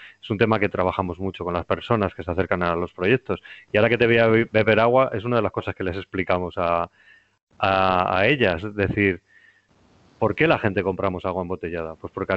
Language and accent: Spanish; Basque Country, Spain; born there; yo también soy de cerca de donde tú. Lo que pasa es que yo soy muy cerquita de Donosti, sí, de un pueblecito por allí, sí. Allí nací, luego acabé por aquí.